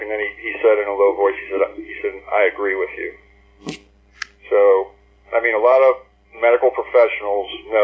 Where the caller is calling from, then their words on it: Akron, Ohio, United States; Hi, Nicholas. … Akron, Ohio.